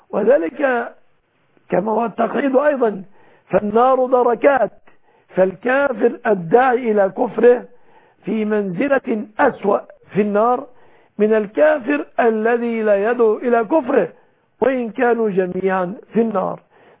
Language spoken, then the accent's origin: Arabic; Egypt; بلادنا مصر